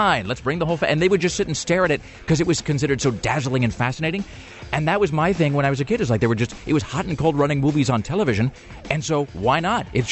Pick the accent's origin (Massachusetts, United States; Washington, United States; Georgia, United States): Washington, United States; Kennewick; growing up in Kennewick, we know it was not a big enough town to ever have our own host.